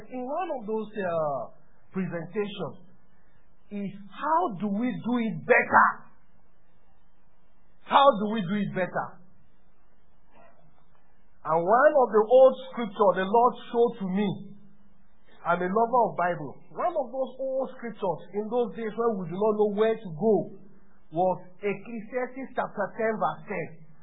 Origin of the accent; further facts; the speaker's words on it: Nigeria; Where are you from? I said Nigeria.